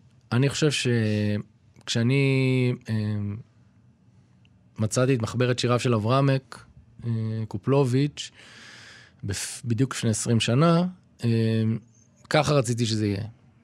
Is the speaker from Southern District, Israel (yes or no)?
no; Kfar Saba, Central District, Israel; כן? גדלתי בכפר סבא, כן.